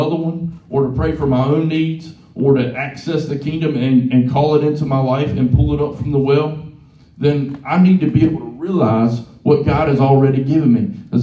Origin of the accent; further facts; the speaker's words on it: the South, United States; How do you say it? Philemon. I'm from the South.